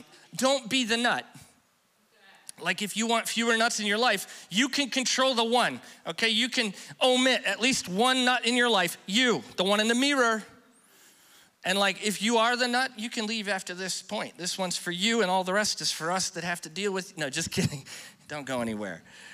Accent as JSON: {"language": "English", "town": "Fellsmere", "region": "Florida", "country": "United States", "said": "I'm from Fellsmere."}